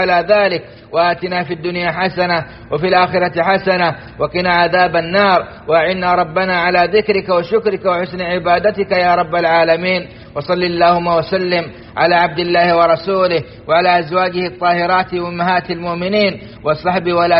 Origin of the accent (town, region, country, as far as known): Saudi Arabia